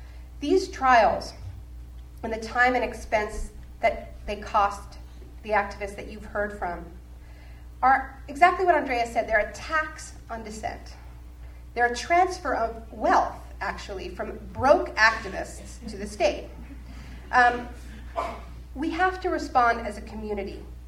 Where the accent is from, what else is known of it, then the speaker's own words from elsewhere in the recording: Montreal, Quebec, Canada; Montreal's my hometown. That's why I'm a little bit nervous. There's people here who've known me since I was, like, born before.